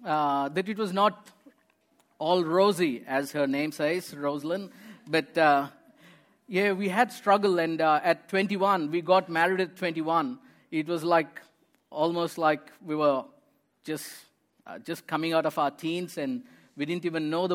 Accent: India; English is a second language; You need to understand where I come from. I'm from India. I have a very humble beginning.

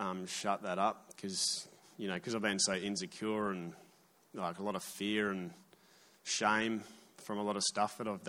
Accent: Albany, Western Australia, Australia; I'm from Albany, 5 hours south of here.

